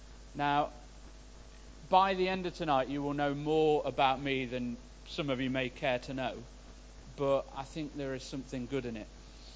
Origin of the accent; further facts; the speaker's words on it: Mansfield, East Midlands, United Kingdom; Now, I was born in Mansfield, born and bred.